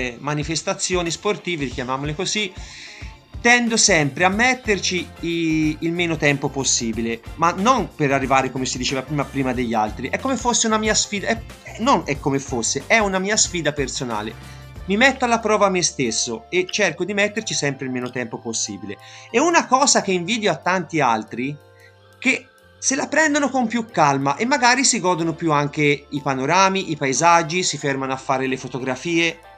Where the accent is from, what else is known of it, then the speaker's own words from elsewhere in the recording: Montemagno, Tuscany, Italy; also born or lived in Viareggio; now in Livorno, Italy; io sono nata a Viareggio e sono cresciuto in una piccola frazione di 200 anime che si chiama Montemagno. Sono nel comune di Camaiore, in provincia di Lucca. Però da 6 anni mi sono trasferita a Livorno.